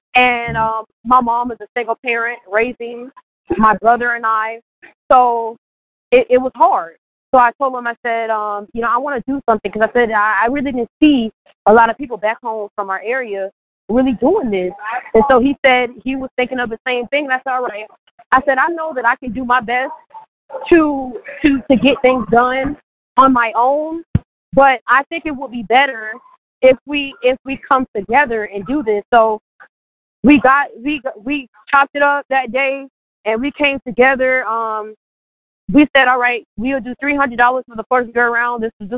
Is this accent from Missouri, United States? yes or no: no; St. Petersburg, Florida, United States; born and raised in St. Petersburg, Florida. I'm a native.